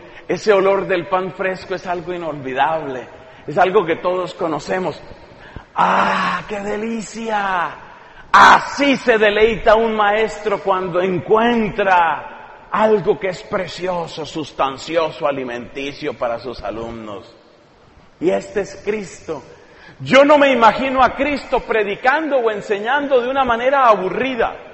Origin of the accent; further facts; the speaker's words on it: Colombia; esta es la primera vez que vengo a predicar a este hermoso país, pero en mi país, Colombia